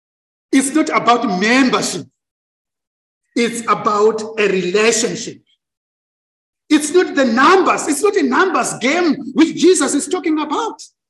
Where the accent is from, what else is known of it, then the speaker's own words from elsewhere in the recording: Zimbabwe; You know, I come from Zimbabwe